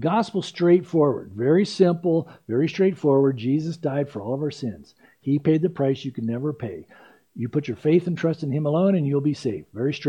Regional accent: San Diego, California, United States; You know, I dealt with a lot of road rage when I grew up in San Diego.

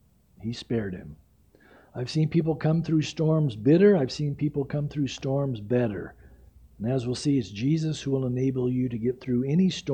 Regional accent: San Diego, California, United States; We grew up together in San Diego, played ball together in high school and college and all

